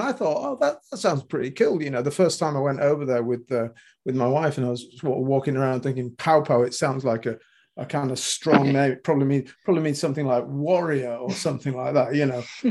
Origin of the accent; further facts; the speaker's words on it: England, United Kingdom; I grew up in England with nobody ever able to pronounce my surname, which is an old Yorkshire name